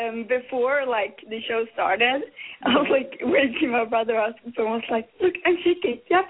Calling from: Sweden

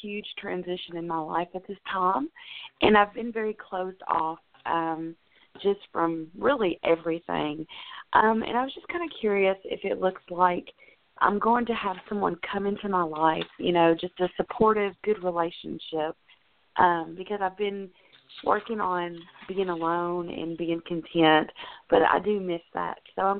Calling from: Kentucky, United States; I'm from Kentucky.

